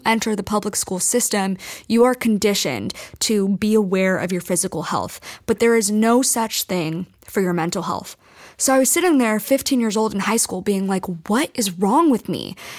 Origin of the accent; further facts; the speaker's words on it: United States; I was and am an American at heart. I speak the American language, eat the American food, listen to the American music. I identify totally with the American culture.